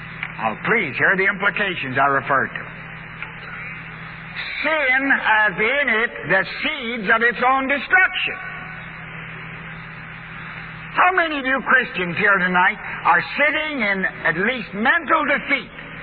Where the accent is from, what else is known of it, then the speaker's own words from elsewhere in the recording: Canada; I'm a Canadian, I'm a Scotch-Canadian.